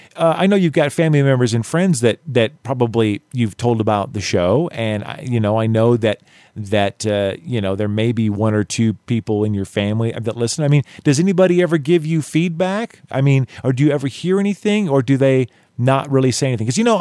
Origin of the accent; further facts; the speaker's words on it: Missouri, United States; I'm from the Missouri. I'm from the Show Me State.